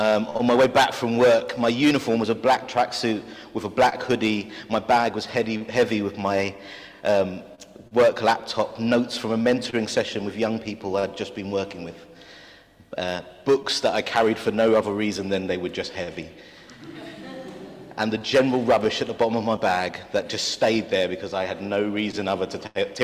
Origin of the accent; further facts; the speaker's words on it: Lewisham, London, United Kingdom; As a Londoner, as a South East Londoner, as a boy born in Lewisham, as a boy born in Deptford, no doubt, who eats pie and mash, two pie, two liquor